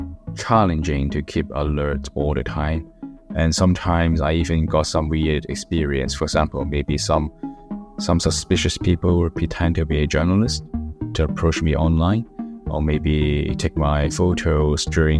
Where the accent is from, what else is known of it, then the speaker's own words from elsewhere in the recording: Hong Kong; identity as a so-called ethnic Chinese, because, I was born in Hong Kong. I live in a village in Hong Kong.